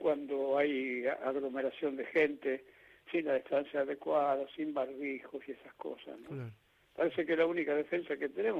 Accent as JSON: {"language": "Spanish", "town": "Chuquis", "region": "La Rioja", "country": "Argentina", "said": "una orquesta que es del departamento Castro Barro. Sí. Donde está mi pueblo, donde está Chuquis."}